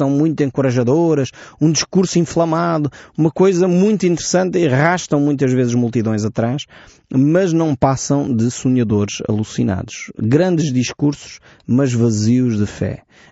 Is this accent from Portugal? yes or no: yes; Portugal; menos fadistas, como nós somos como portugueses, menos fatalistas.